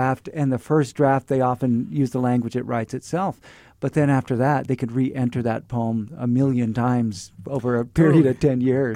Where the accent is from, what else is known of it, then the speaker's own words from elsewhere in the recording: Fresno, California, United States; also born or lived in Livermore; I transferred from a high school in Livermore back to Fresno, which was my hometown, but I hadn't lived there in years.